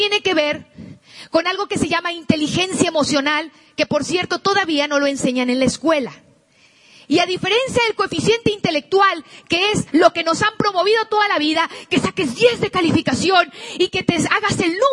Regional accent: Guasave, Sinaloa, Mexico; also born or lived in Culiacán; en Guasave, donde yo nací en Culiacán, pero ya vivíamos en Guasave, Sinaloa

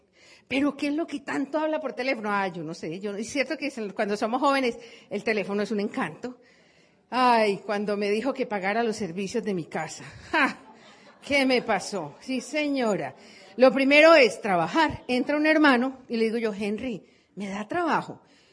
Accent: Colombia; Le digo, yo soy de Colombia.

